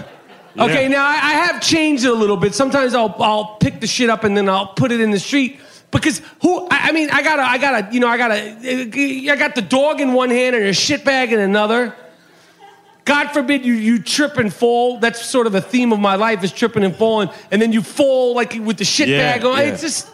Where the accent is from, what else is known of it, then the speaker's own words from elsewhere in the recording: New York City, New York, United States; now in Los Angeles, United States; And it's not because I'm from New York.